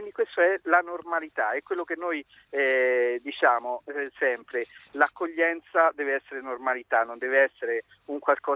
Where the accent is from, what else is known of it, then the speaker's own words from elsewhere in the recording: Castel Sant'Angelo sul Nera, Marche, Italy; io sono un terremotato, perché tra l'altro sono di Castel Sant'Angelo sul Nera, che è uno dei comuni che sta dall'altra parte del monte di Amatrice